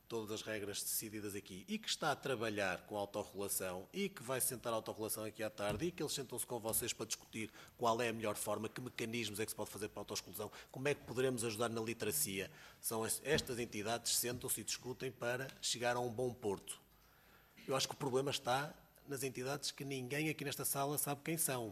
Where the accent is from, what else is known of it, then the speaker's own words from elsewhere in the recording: Portugal; como consumidor e como português